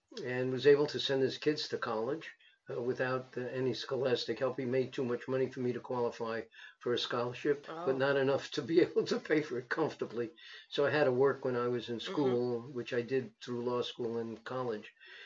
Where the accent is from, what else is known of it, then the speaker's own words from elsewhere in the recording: Brooklyn, New York, United States; born there; I was born in Brooklyn, and I went to Cornell, upstate New York, and the Cornell Law School.